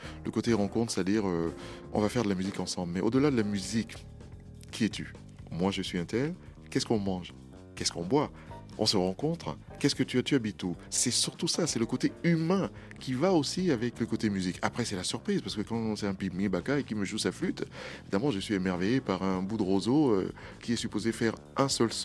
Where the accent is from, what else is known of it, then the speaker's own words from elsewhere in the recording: Cameroon; Le Nigeria est un pays voisin de mon pays d'origine, le Cameroun.